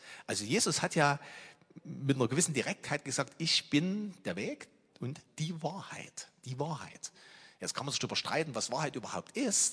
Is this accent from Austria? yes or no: no; Germany; wie wir da ticken, insbesondere als Deutsche.